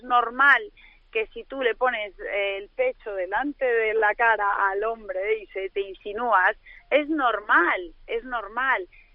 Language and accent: Spanish; León, Castile and León, Spain; ya, pero yo soy de León. Entonces tampoco pega nada, ¿me entiendes?